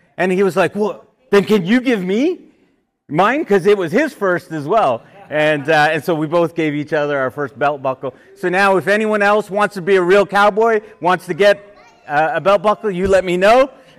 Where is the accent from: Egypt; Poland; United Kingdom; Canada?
Canada; I'm a Canadian.